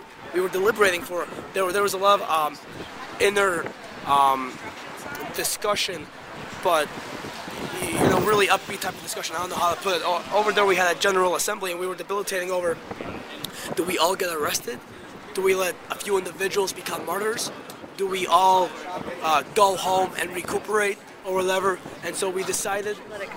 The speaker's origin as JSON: {"language": "English", "region": "Illinois", "country": "United States", "said": "I'm from the northwest suburbs"}